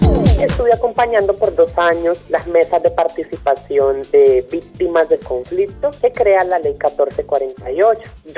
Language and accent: Spanish; Curillo, Caquetá, Colombia; soy de Curillo, Caquetá.